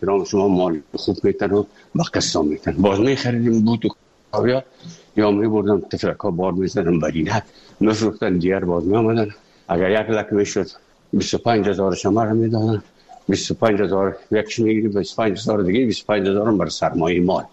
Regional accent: Afghanistan; moved away; also born or lived in Moscow; از افغانستان برامدیم آمدیم سه مسکو 4 سال مسکو به بسیار سختی وردم

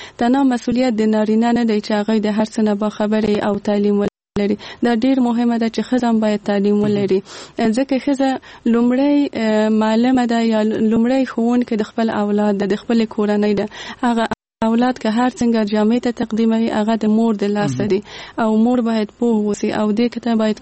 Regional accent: Kabul, Afghanistan; زه په کابل کې زیږیدلې یم او دلته مې ژوند کړی.

